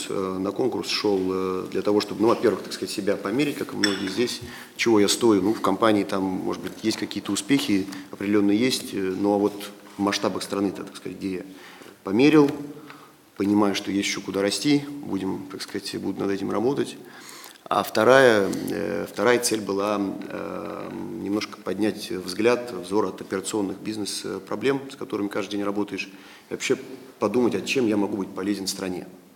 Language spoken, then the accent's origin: Russian; Saint Petersburg, Russia; now in Moscow, Russia; я родился, вырос в Ленинграде, в Санкт-Петербурге, сейчас живу и работаю в Москве